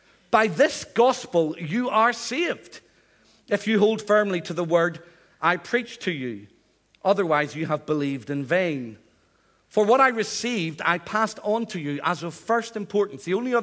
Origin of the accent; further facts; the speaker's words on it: Northern Ireland, United Kingdom; moved away; I'm from Northern Ireland. The accent has gone, I know, I wish. I left Northern Ireland 30 years ago, and I still sound as if I'm from Northern Ireland.